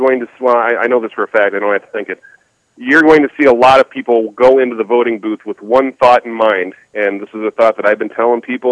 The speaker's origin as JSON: {"language": "English", "region": "Nebraska", "country": "United States", "said": "From my home state in Nebraska."}